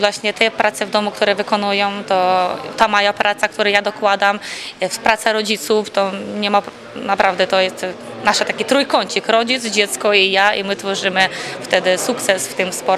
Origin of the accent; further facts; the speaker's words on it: Ukraine; now in Poland; jestem trenerką pochodzącą z Ukrainy.